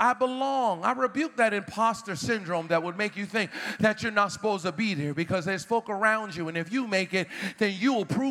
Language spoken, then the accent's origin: English; Boston, Massachusetts, United States; I grew up in Boston, Massachusetts.